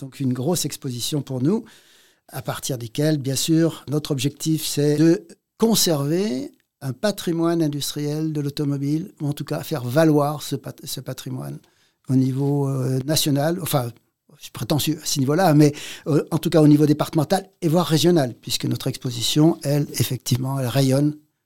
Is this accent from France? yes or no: yes; Grenoble, Auvergne-Rhône-Alpes, France; born there; mon prénom témoigne de mes origines, même si je suis né à Grenoble.